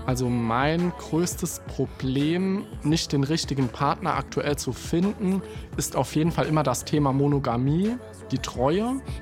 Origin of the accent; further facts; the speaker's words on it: Saarland, Germany; accent: Saarland dialect; einfach in meinem Dialekt auf Saarländisch zu schwätzen